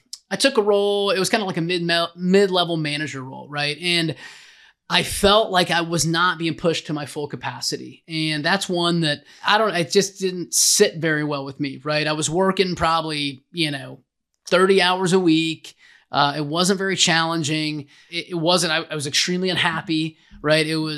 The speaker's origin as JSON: {"language": "English", "region": "Missouri", "country": "United States", "tie": "born or raised there", "said": "Yeah, so born and raised in Missouri, you know, small town kid, very humble upbringing, you know, didn't have a lot of money."}